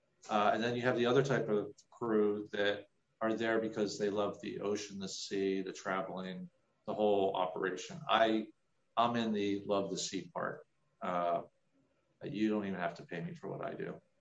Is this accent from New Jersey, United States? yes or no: yes; New Jersey, United States; born there; I was born in New Jersey, right outside of Princeton, and my parents had a shore house. We call it the Jersey Shore